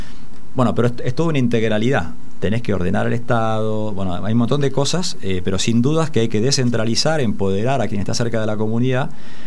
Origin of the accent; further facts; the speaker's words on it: Argentina; somos argentinos